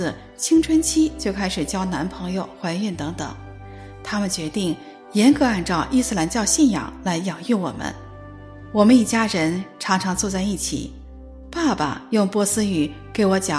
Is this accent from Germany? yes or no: yes; Germany; now in United States; 我在德国长大